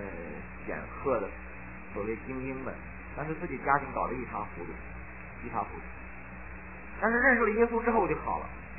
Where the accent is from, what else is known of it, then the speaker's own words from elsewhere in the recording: China; 我都是大陆出来的人，